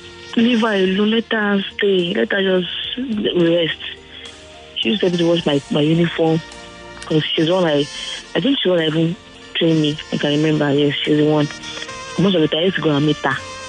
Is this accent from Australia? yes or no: yes; Australia; I'm from Australia, and I'm good.